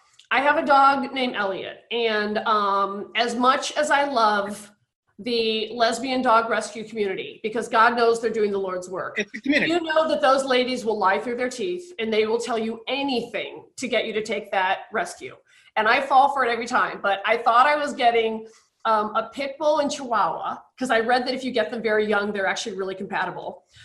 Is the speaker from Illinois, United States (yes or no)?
yes; Chicago, Illinois, United States; By the way, as a Chicagoan, I also would like to thank the book club